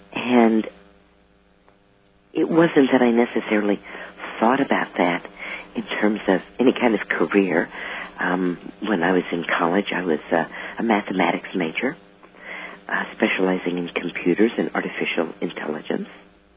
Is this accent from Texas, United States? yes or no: yes; Dallas, Texas, United States; also born or lived in Ohio; Yeah, and I was born in Ohio on the shores of Lake Erie, and when I was very young, moved to Dallas, Texas. And I grew up there within earshot of the zoo